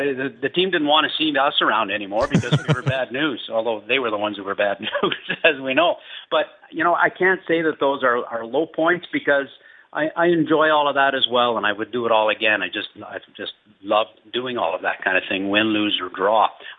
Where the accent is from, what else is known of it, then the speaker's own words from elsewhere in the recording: Canada; as a Canadian.